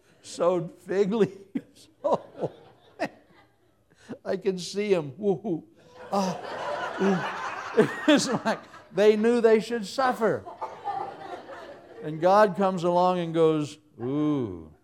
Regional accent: Mississippi, United States; also born or lived in Oklahoma; I was born in Oklahoma, and most of my early years were in Mississippi, so I tell people I'm claimed by two states. Oklahoma claims I'm from Mississippi, and Mississippi claims I'm from Oklahoma.

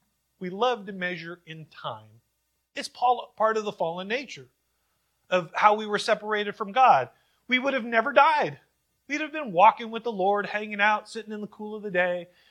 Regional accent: California, United States; I mean, I'm from California, so it definitely sounds like it's from the country. So already it's off the table for me. But you know, as you live in Kansas as long as I have

